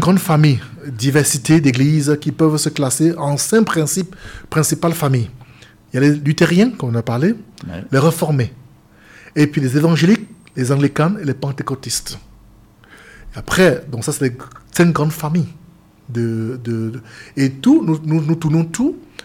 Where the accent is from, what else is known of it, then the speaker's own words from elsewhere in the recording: Cameroon; Je suis originaire du Cameroun, je ne parle pas ma dialecte, mon patois